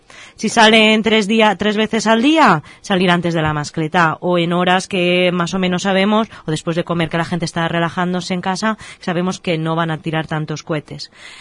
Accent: Valencian Community, Spain; Ya, es que somos valencianos, lo llevamos

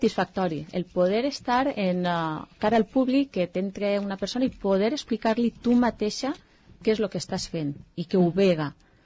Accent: Oliva, Valencian Community, Spain; Jo sempre dic que el meu poble sempre m'ha apoyat en tot el que ha fet

